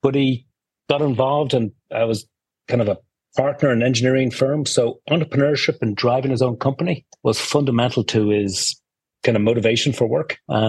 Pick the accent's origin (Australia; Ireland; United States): Ireland; growing up in Ireland.